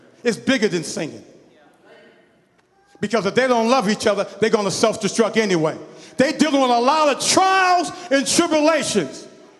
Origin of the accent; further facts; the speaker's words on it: Boston, Massachusetts, United States; growing up in Boston, especially if you was a black man or a black woman.